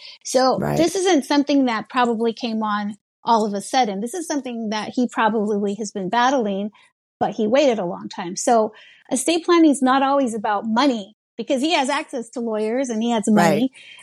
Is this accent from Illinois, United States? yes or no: no; Lomita, California, United States; also born or lived in Torrance, United States; I was born in Torrance, California, raised in Lomita, which is like this very small town right next to, San Pedro.